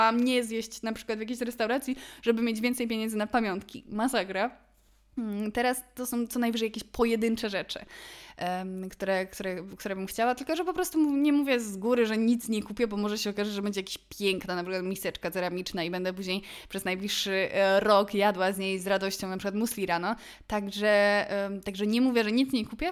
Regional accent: Kraków, Lesser Poland, Poland; bo ja pochodzę z Krakowa i mieszkam w Krakowie.

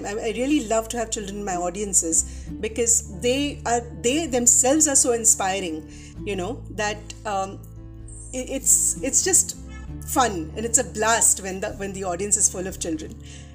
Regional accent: Mumbai, Maharashtra, India; first language Konkani; English is a second language; It's Marathi. So I speak Marathi because I was born and raised pretty much in Bombay, in Mumbai. So, you know, that was the local language for me. But my mother tongue was Konkani. So I know Konkani, Marathi, of course Hindi, and English

